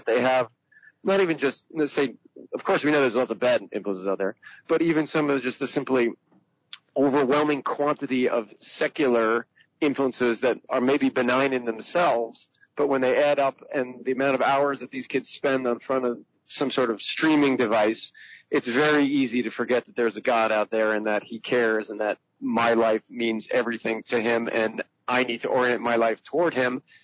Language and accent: English; New York, United States; I'm a New Yorker, but I'm not much of a Yankee fan.